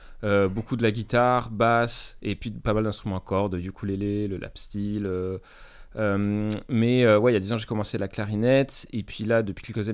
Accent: Grasse, Provence-Alpes-Côte d'Azur, France; Moi, je suis originaire à la base de Grasse, la ville du parfum.

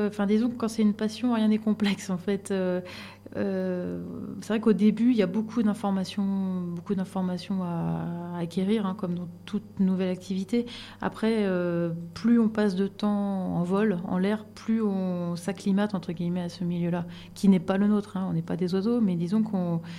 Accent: Angers, Pays de la Loire, France; now in Château-Arnoux-Saint-Auban, France; je suis originaire d'Angers, donc entre Nantes et Tours, dans le nord-ouest de la France.

